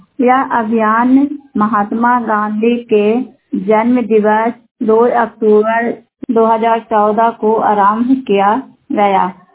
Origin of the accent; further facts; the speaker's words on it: Pakheda, India; पखेड़ा ग्राम धनारो block के रहने वाली हूँ।